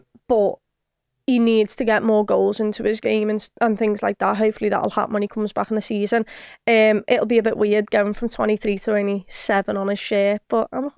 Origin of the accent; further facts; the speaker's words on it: Liverpool, North West England, United Kingdom; it's great as a Scouser to see